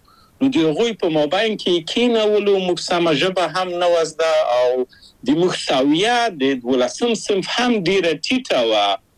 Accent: Kabul, Afghanistan; moved away as an adult; هغه موږ په کابل په یو کلي کې تقریبا چې اوسېدو،

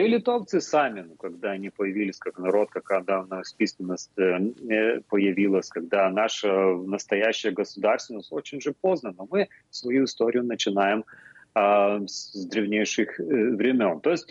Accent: Belarus; и мы, ну, белорусы, появились вот это, вот на этой большой территории.

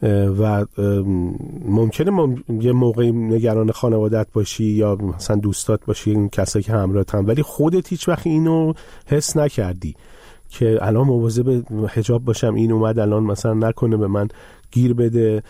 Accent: Iran; moved away; من 15 سال از ایران اومدم

